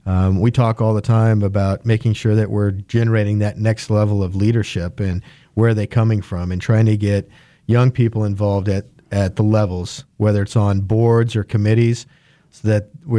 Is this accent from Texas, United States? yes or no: no; Wichita, Kansas, United States; So lifelong Wichitan. Grew up on the east side of town, Wichita Public Schools. Graduated from Southeast High and Wichita State.